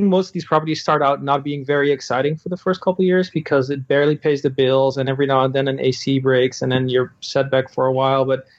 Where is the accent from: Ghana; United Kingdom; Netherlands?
Netherlands; now in San Francisco, United States; I grew up in the Netherlands. We currently live in San Francisco.